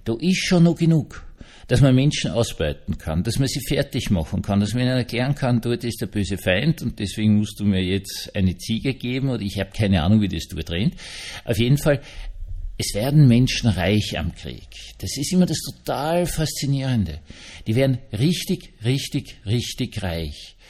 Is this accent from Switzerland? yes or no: no; Austria; Und wenn du so als Österreicher oder wahrscheinlich auch Deutscher, Schweizer, Niederländer, was auch immer sie sind